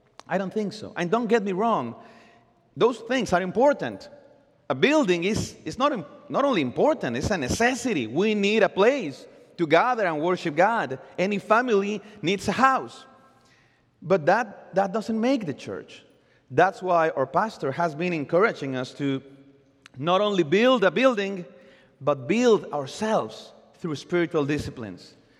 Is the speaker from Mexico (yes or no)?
yes; Mexico City, Mexico; English is a second language; moved away as an adult; now in United States; I love the church where I grew up in Mexico City. I love the churches I've been part of my whole life as I'm moving through Mexico and the United States.